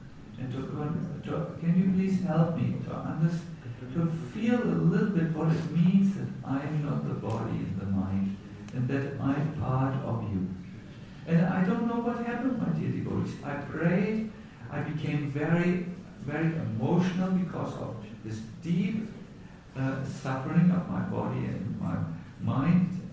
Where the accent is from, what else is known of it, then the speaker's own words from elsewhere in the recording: Germany; Me, I'm from Germany, I'm a single man, you know